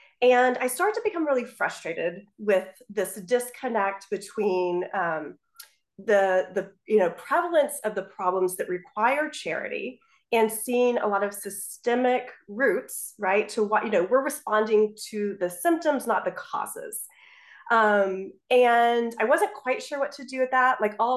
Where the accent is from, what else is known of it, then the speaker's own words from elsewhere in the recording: Florida, United States; Yeah, I grew up in Florida in the Panhandle. And again, other than my brief time in New York, I've always lived in the South